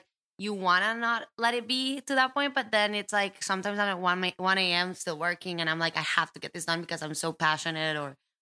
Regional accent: Costa Rica; So I was born and raised in Costa Rica. My family lives in San Jose.

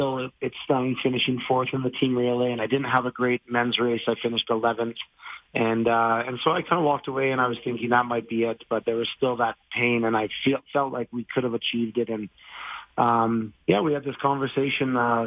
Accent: Calgary, Alberta, Canada; I'm really happy that Calgary's my hometown, and I've been blessed by how the city supported me

